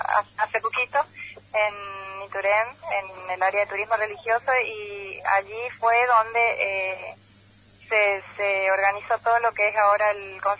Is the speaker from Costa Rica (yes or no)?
no; La Banda, Santiago del Estero, Argentina; now in Puerto Iguazú, Argentina; Yo soy oriunda de la ciudad de Banda, pero hace más de 20 años que estoy viviendo en Iguazú.